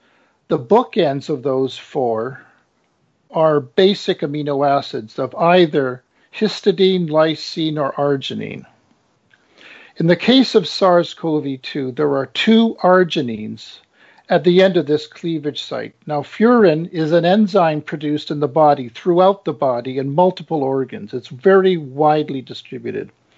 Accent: Vancouver, British Columbia, Canada; I was born and raised in Vancouver. I speak Russian, French, and Chinese, among other languages, to a lesser degree.

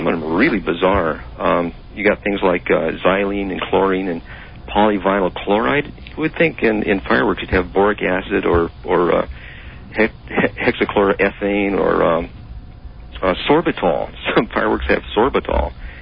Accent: United States; Well, getting into it was as easy as growing up in America. I was making bottle rockets and my own fireworks when I was a kid.

